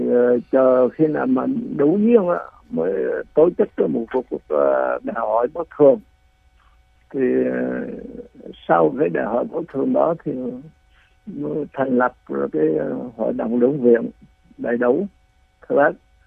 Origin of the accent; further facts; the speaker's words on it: Phú Yên, Vietnam; ở quê tôi ở Phú Yên mà đang ở Bình Phú mà ở quê tôi là nhà quê